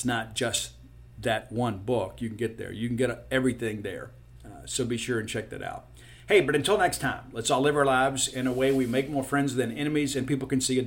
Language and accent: English; Mississippi, United States; I like to call them float flops because I'm from South Mississippi.